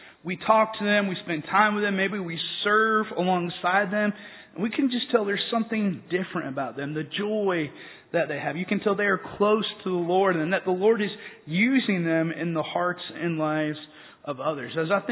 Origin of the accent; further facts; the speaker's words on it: Georgia, United States; He was the pastor at the church where I grew up in Georgia.